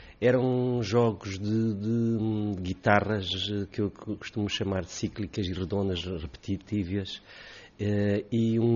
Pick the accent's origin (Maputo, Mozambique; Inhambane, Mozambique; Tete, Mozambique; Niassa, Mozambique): Maputo, Mozambique; as cores únicas que eu vi quando nasci em Moçambique, marcaram-me para sempre como pessoa também